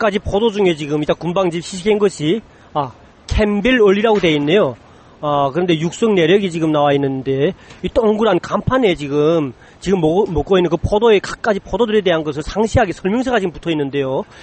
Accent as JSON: {"language": "Korean", "country": "North Korea", "moved": "yes", "lives_now": "South Korea", "said": "제가 지금 한국에 온 지가 지금 한 얼마 되지 않았습니다. 근데 북한에 있을 때는 포도가 얼마 안 되거든요."}